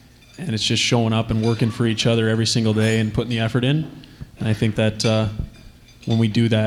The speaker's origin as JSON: {"language": "English", "town": "Portage la Prairie", "region": "Manitoba", "country": "Canada", "said": "from Portage la Prairie, Manitoba, Canada"}